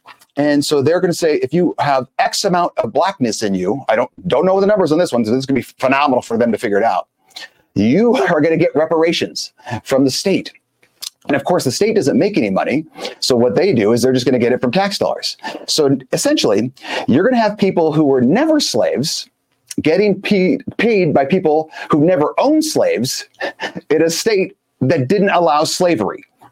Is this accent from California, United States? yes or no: yes; California, United States; I'm actually from California. My mother still lives there, but it is not what it used to be.